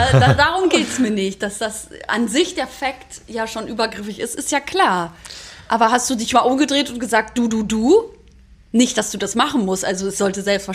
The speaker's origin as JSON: {"language": "German", "region": "North Rhine-Westphalia", "country": "Germany", "tie": "born or raised there", "said": "sind wir zum Biggesee gefahren, in Sauerland. Das ist ja meine Heimat."}